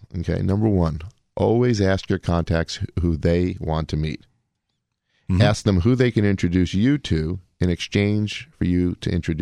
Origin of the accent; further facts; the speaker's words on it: Dallas, Texas, United States; No, I'm from Dallas. I'm a Cowboy fan.